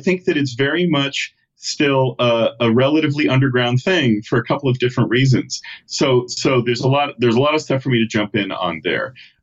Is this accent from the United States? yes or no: yes; California, United States; So I grew up in the Bay Area.